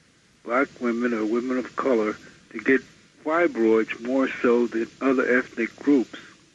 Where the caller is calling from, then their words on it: Brooklyn, New York, United States; I'm calling from Brooklyn.